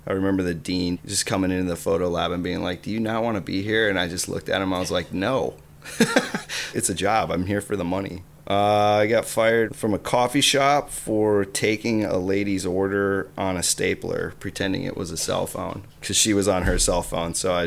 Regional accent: Ohio, United States; moved away as an adult; also born or lived in Illinois; I'm from the Midwest. I was born in Illinois and then family bounced around for just a little bit. And then we landed in Ohio. And then I lived in various places in Ohio till about 30.

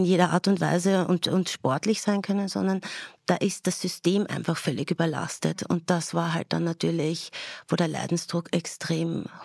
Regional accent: Austria; weil bei uns in Österreich dass immer noch ein bisschen wie ein Stiefkind behandelt wird

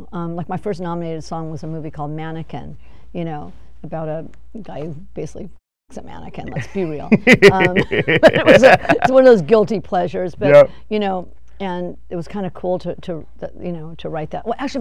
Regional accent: Van Nuys, California, United States; I'm from Van Nuys. My dad sold insurance.

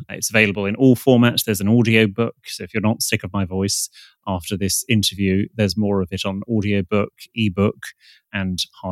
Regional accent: England, United Kingdom; we're British, we don't talk in elevators, or lifts as we call them over here.

